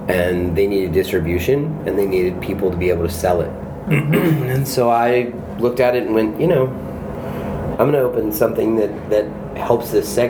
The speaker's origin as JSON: {"language": "English", "town": "Durham", "region": "North Carolina", "country": "United States", "tie": "born or raised there", "said": "I am. I'm born and raised in Durham."}